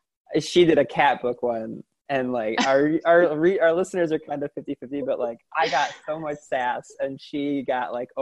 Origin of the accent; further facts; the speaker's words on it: Lorain, Ohio, United States; So I, and listeners know this, I grew up in Toni Morrison's hometown of Lorain, Ohio.